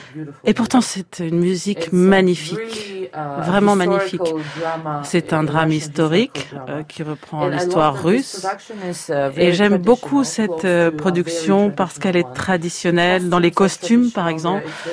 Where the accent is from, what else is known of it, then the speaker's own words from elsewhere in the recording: Georgia; même si je suis de Géorgie et que la culture n'a rien à voir, je suis née en 1984 dans l'Union soviétique, et c'est vrai que j'ai grandi au sein de cette culture.